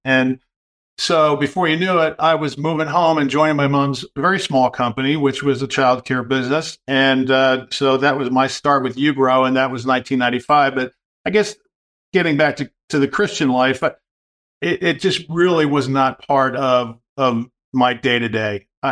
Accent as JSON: {"language": "English", "region": "Pennsylvania", "country": "United States", "also_born_or_lived": "New England", "said": "I'm from Central Pennsylvania originally. We spent time in my youth in New England and then settled back into Pennsylvania."}